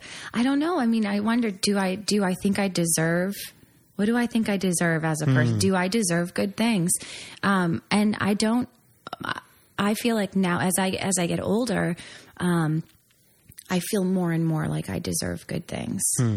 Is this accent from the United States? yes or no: yes; Haverhill, Massachusetts, United States; moved away as an adult; also born or lived in Utah; I grew up in Haverhill, Massachusetts, or I was born in Haverhill and kind of lived in the Merrimack Valley area, northeastern Massachusetts. Went to high school in Framingham. I moved out to Utah when I was about 20.